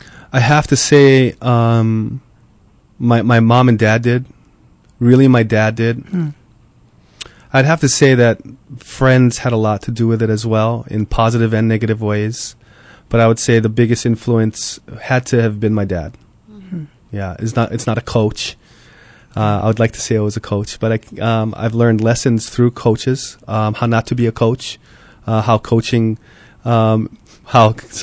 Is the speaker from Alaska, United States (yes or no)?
no; Honoka'a, Hawaii, United States; I was born and raised on the Big Island in a little town of about 2,000 people called Honoka'a.